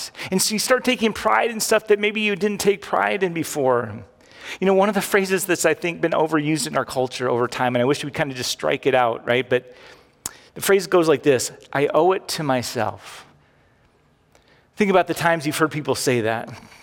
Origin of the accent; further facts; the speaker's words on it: United States; Most of us, we grew up in America, we just are.